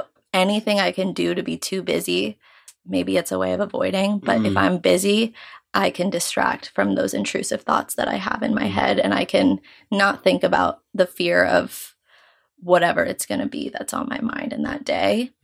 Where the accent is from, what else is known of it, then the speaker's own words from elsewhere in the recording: New York, United States; for those of you who don't know, and I am 24. I'm from New York.